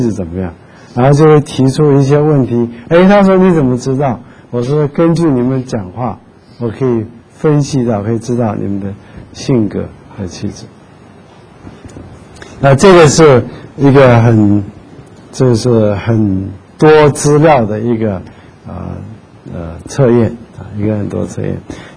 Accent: North China, China; 比如说他是南方人，我是北方人。

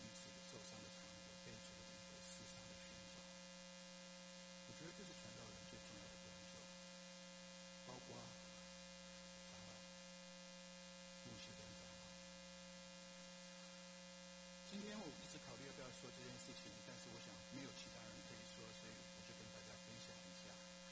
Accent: Japan; now in United States; 有些人知道说我是在日本长大，我会日语。

